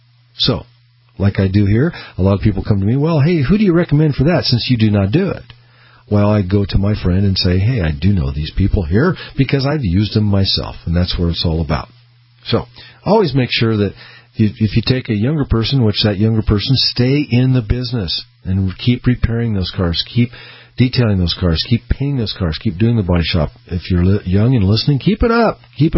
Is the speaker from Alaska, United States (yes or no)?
no; Boise, Idaho, United States; also born or lived in Peoria, Illinois; Very proud to be in Boise, Idaho all my life. Came from back in Illinois, Peoria area. Born in Peoria, and parents moved out here to Boise